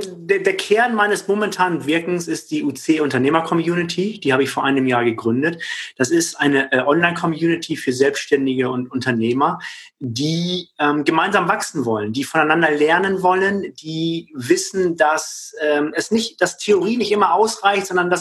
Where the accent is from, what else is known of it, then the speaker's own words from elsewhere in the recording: Hamburg, Germany; ich komme aus Hamburg, ich komme vom flachen Land, ich habe keine Ahnung von Bergsteigen.